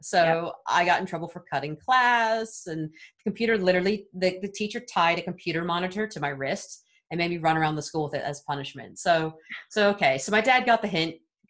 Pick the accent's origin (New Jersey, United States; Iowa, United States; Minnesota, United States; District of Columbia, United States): District of Columbia, United States; Washington; moved away as an adult; also born or lived in Louisville, Kentucky; now in United Kingdom; I've been in the UK for about 7.5 years now. But I grew up in the US. So my parents were divorced. I grew up in Washington, D.C., and then my dad moved to Louisville, Kentucky. So that was just a major cultural shift.